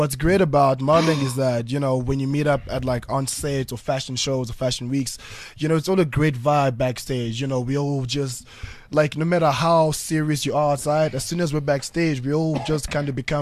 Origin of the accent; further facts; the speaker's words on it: Kinshasa, DR Congo; I'm from the Congo, Kinshasa, the DRC.